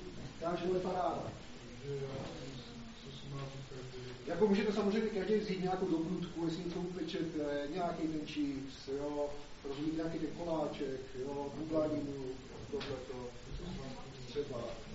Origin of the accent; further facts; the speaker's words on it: Šumperk, Olomouc Region, Czechia; já jsem ze Šumperka